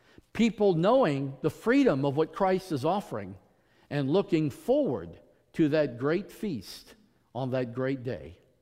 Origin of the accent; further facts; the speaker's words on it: New Orleans, Louisiana, United States; I grew up in New Orleans, the French bread capital of the world.